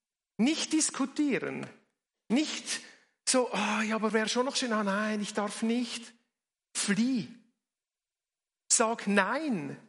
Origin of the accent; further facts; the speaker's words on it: Switzerland; Wir sind Schweizer, wir gehen Kompromisse ein.